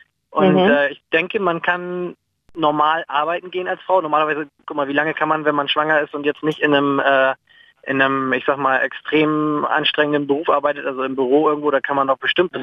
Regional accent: Germany; Ich komme übrigens aus der Nähe von Bremen, also von daher.

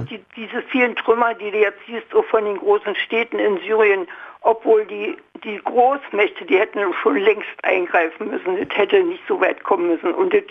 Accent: Berlin, Germany; Tegel-Reinickendorf war meine Heimat. Ich bin richtig in Berlin geboren.

